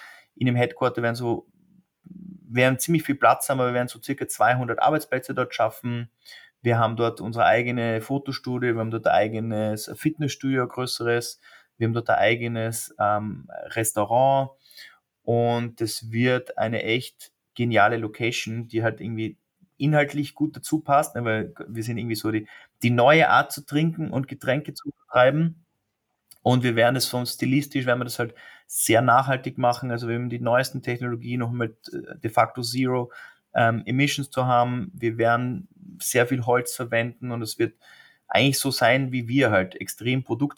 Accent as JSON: {"language": "German", "country": "Austria", "tie": "born or raised there", "said": "Aber ich bin halb Schotte, halb Österreicher, aber ich bin in Österreich aufgewachsen"}